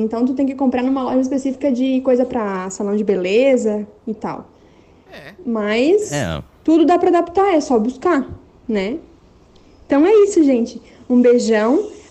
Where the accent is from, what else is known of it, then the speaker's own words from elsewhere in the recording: Florianópolis, Santa Catarina, Brazil; now in Spain; eu sou de Florianópolis, mas eu vivo na Espanha já faz mais de um ano.